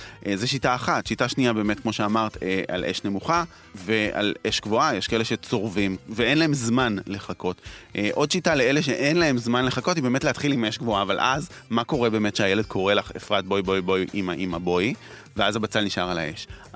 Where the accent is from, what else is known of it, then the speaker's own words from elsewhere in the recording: Warsaw, Masovian Voivodeship, Poland; אני טוב, פולני, גדלתי בוורשה, אני אוהב אוכל מתוק